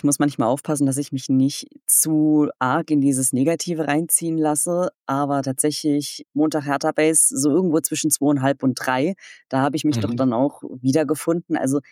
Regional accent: Baden-Württemberg, Germany; born there; Also Exilant bin ich tatsächlich schon immer gewesen. Ich komme gebürtig generell aus Süddeutschland, rund um die Ecke Karlsruhe tatsächlich.

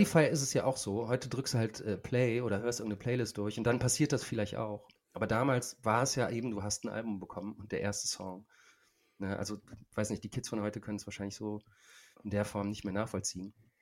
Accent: Jülich, North Rhine-Westphalia, Germany; also es ist ein bisschen eine kleine Hommage an meine Heimatstadt. Und im Musikvideo, ich habe das Musikvideo auch in Jülich gedreht

